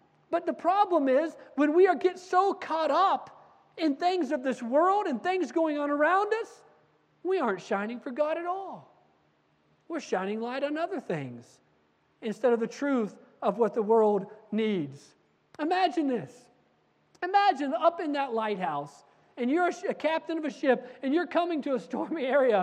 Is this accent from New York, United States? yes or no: no; New Mexico, United States; I came from New Mexico. I was a young guy.